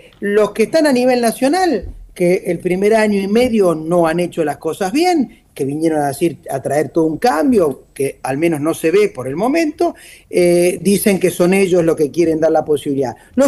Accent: Buenos Aires, Argentina; born there; Yo nací acá en la Ciudad de Buenos Aires, vivo, tengo familia, estoy casado, tengo hijos

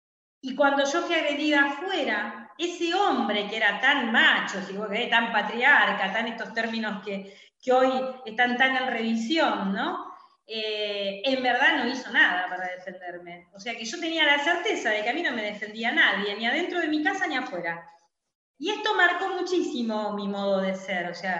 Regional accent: Avellaneda, Buenos Aires Province, Argentina; mi infancia fue en Herley, en Avellaneda, donde viví durante 11 años.

